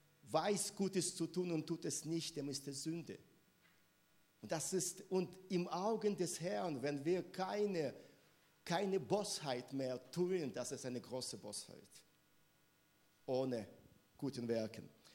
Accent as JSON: {"language": "German", "region": "Minsk", "country": "Belarus", "said": "Ich komme aus Minsk, Weißrussland, bin 56 Jahre alt, habe eine Frau, 4 Kinder, 5 Enkelkinder, einen Hund."}